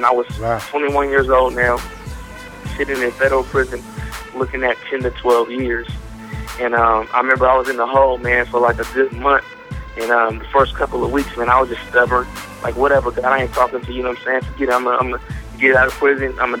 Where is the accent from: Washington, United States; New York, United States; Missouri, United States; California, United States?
California, United States; Vallejo; Originally, you know what I'm saying, I'm from Vallejo, California.